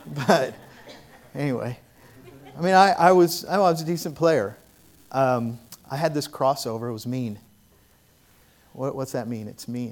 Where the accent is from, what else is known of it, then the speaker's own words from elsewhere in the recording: Arizona, United States; Oh man, I'm getting cold now. I'm from Arizona.